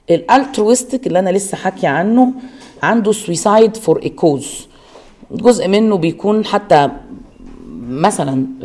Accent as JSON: {"language": "Arabic", "country": "Egypt", "said": "دي برضو حاجة كانت موجودة عندنا في مصر"}